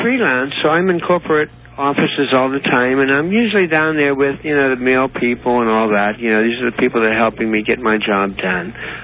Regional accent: Pittsburgh, Pennsylvania, United States; I grew up in Pittsburgh, okay? Pittsburgh was a union city.

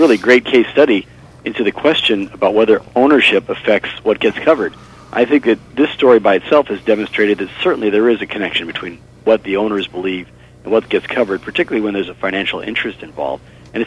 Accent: South Dakota, United States; I'm from a rural state myself. I sometimes joke I'm from the South, but it's South Dakota.

